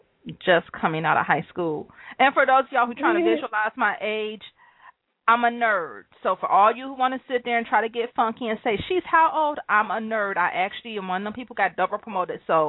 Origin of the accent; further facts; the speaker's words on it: Detroit, Michigan, United States; No, I'm actually from Detroit